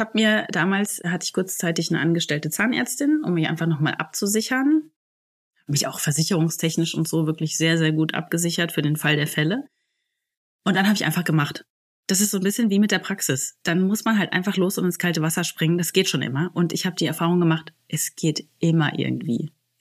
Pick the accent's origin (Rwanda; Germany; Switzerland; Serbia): Germany; Bad Soden, Hesse; weil ich bin auch im Umkreis von Bad Soden groß geworden, in die Schule gegangen.